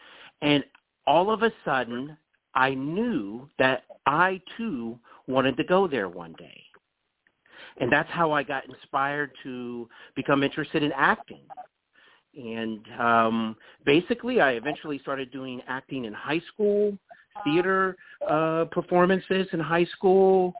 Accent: Dayton, Ohio, United States; I am from Dayton, Ohio, and I was adopted by my grandparents on my biological father's side of the family, on the … side of the family

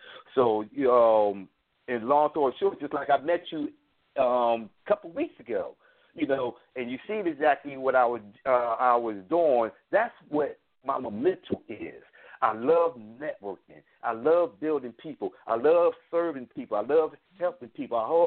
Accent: Chester, Pennsylvania, United States; I had not tapped into my hometown of Chester, Pennsylvania.

